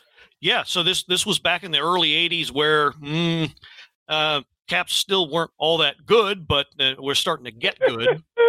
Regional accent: Gambrills, Maryland, United States; Down the way not very far from where I grew up. I grew up in Gambrels.

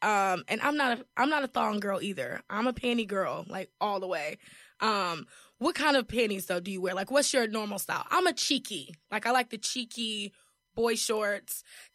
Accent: North Carolina, United States; I'm from North Carolina, so it's still kind of in the South.

